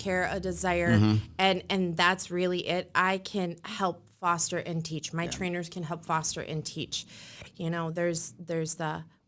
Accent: Hilbert, Wisconsin, United States; Me? Yeah, I'm from Hilbert.

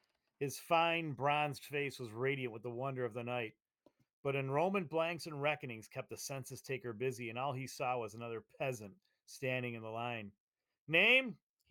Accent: Buffalo, New York, United States; He was he played for my hometown Buffalo Braves and one of the more prolific scorers.

